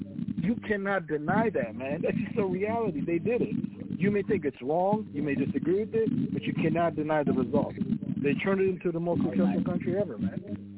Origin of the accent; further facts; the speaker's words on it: Ethiopia; In my home country, we have 5 different ethnic groups in my country. We have the Amhara, the Tigray, the Oromo, and all these different groups over time.